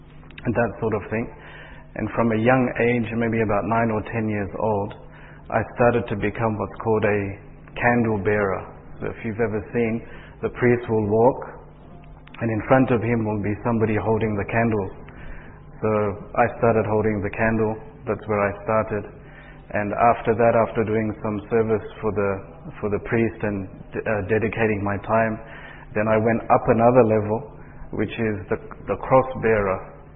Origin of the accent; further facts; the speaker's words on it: Perth, Western Australia, Australia; born there; I was born in Australia, in the city of Perth, in a non-Muslim home. My father was a Baptist, and my mother was a Roman Catholic, staunch Roman Catholic.